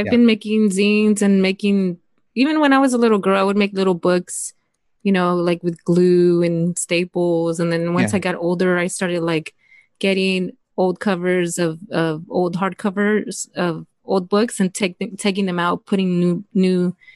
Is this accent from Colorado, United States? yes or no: no; Los Angeles, California, United States; No, I am from South Central. This is what made me.